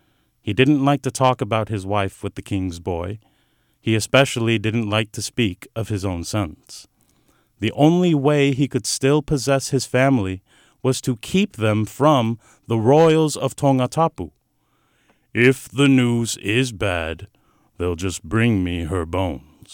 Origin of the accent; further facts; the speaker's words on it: Sacramento, California, United States; As a Samoan man growing up in Sacramento, I think most of what I see in Pacific Island cultures is through like church conventions